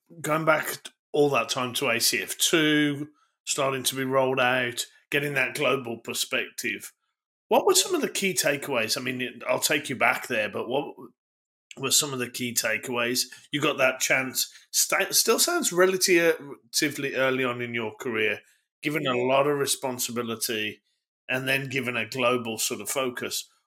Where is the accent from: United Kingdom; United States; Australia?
United Kingdom; I don't know much about Japanese afternoon tea ceremonies, but I'd love to being a Brit.